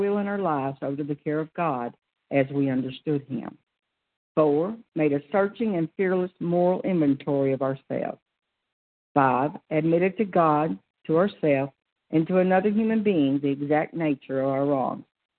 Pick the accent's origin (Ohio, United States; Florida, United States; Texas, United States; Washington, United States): Florida, United States; Pensacola; I'm from Pensacola, Florida, and I'm a grateful recovered compulsive overeater.